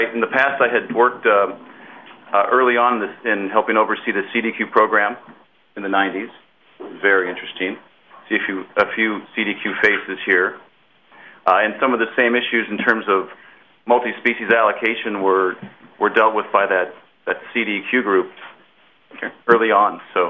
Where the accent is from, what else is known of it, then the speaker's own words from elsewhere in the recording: Juneau, Alaska, United States; now in Seattle, United States; I'm from Juneau, born there.